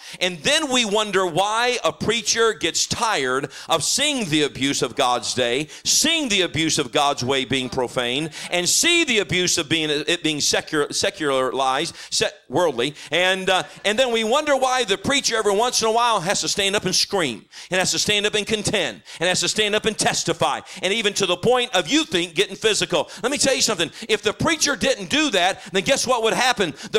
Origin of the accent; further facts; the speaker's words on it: Texas, United States; Now, I'm from Texas.